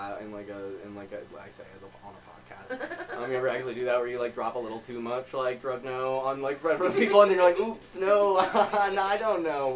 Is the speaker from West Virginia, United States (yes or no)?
yes; West Virginia, United States; growing up in West Virginia, especially, like, everybody just kind of, like, drinks, like, a lot